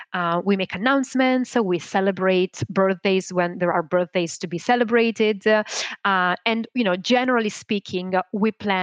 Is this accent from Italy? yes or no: yes; Italy; I worked for them as a sales agent in Italy, because I'm from Italy.